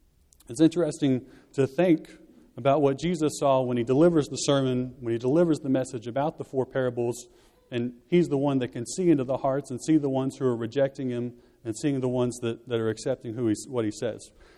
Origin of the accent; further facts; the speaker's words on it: Texas, United States; The preacher that I grew up hearing in Texas said this.